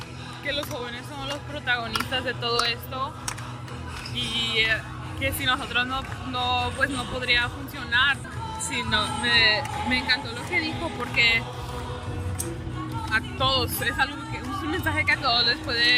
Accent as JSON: {"language": "Spanish", "country": "United States", "said": "De los Estados Unidos."}